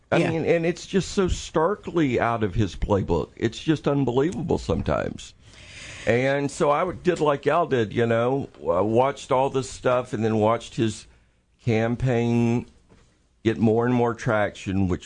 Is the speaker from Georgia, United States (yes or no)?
yes; Columbus, Georgia, United States; I watched this stuff growing up, you know, because I grew up in Georgia. And so I grew up around it, you know.